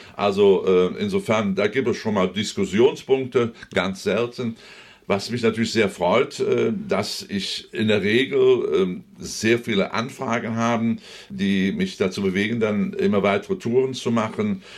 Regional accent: Rhineland, Germany; accent: Rhenish; Sagen auch deutlich, das ist unsere Muttersprache, so sagen wir im Rheinland.

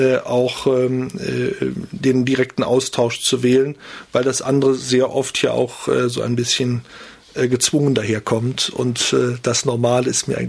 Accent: Rhineland, Germany; Ich bin ja selbst gebürtiger Rheinländer.

